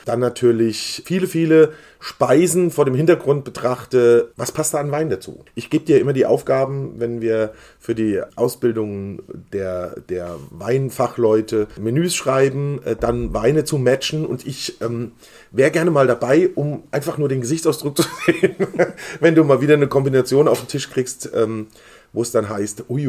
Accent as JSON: {"language": "German", "town": "Mainz", "region": "Rhineland-Palatinate", "country": "Germany", "tie": "born or raised there", "said": "ich bin Mainzer, bin hier aufgewachsen, zur Schule gegangen"}